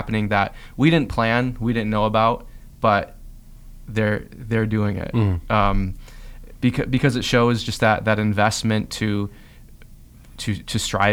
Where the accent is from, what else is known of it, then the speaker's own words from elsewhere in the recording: Detroit, Michigan, United States; if I travel anywhere and I tell anybody I'm from Detroit, the Archdiocese of Detroit